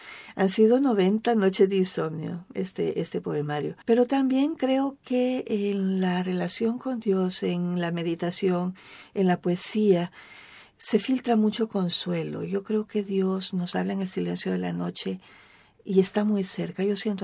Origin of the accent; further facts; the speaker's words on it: El Salvador; ya se estrenó en El Salvador, ya se dio a conocer, ganó un premio también allá en mi país.